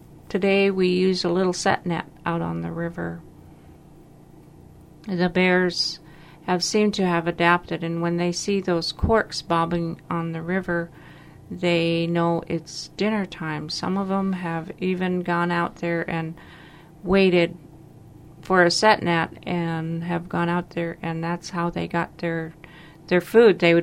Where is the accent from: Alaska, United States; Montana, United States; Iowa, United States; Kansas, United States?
Alaska, United States; Klukwan; I am from Klukwan, Alaska.